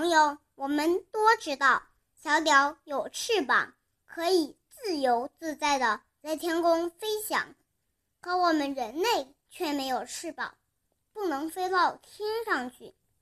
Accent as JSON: {"language": "Chinese", "town": "Sanya", "region": "Hainan", "country": "China", "said": "今年六岁了，我来自海南三亚。"}